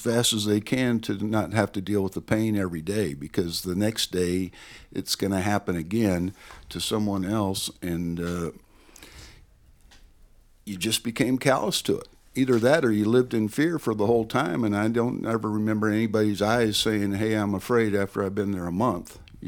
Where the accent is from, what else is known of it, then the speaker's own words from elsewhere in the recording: Phoenix, Arizona, United States; Yeah, I'm from Phoenix, Arizona.